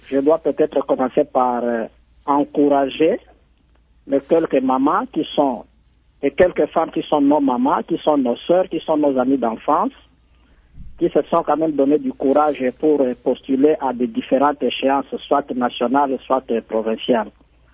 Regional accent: Bandundu, Kwilu, DR Congo; Moi, j'ai grandi à Bandundu-Ville

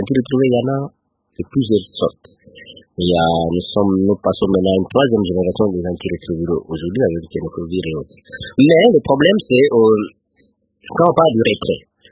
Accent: DR Congo; je suis Congolais et que mon pays est parmi un des rares pays au monde dans lequel on produit la quinine

